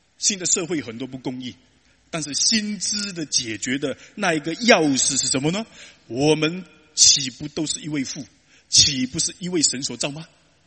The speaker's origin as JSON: {"language": "Chinese", "country": "China", "said": "那是我们中国人马上就会说，是非之心又值几两钱呢？"}